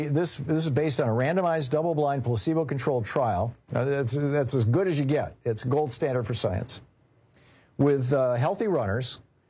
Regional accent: Michigan, United States; I grew up in Michigan, and Michigan, they grow a lot of cherries in Michigan. Cherries and apples everywhere.

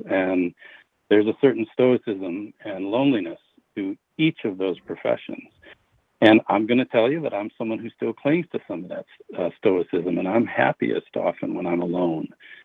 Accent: Wisconsin, United States; And I was born in Wisconsin Rapids, but when I was 2 years old, Dad switched careers and bought a farm up in Chippewa County, Wisconsin, north of New Auburn, Wisconsin.

